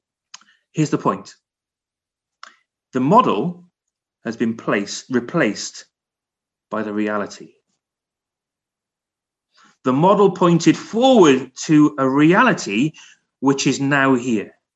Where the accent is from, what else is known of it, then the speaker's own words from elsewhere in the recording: Cardiff, Wales, United Kingdom; Now, I grew up in Cardiff, when I was in year 7, back in 1994